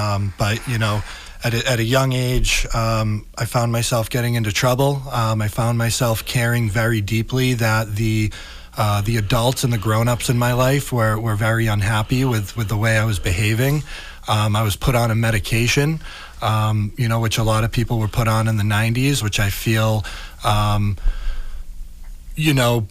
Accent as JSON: {"language": "English", "town": "Pembroke", "region": "Massachusetts", "country": "United States", "tie": "born or raised there", "said": "Which is where I grew up. I grew up in Pembroke and barely made it out of high school."}